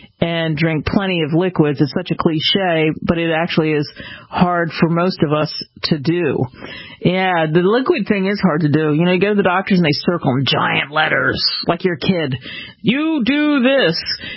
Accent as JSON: {"language": "English", "town": "Philadelphia", "region": "Pennsylvania", "country": "United States", "tie": "born or raised there", "said": "I grew up in the Northeast, but in Philadelphia, where we didn't get a lot of snow."}